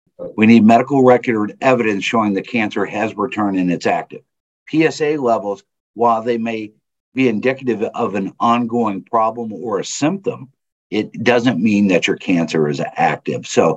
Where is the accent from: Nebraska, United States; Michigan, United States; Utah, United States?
Nebraska, United States; but I'm a Marine and I'm from Nebraska.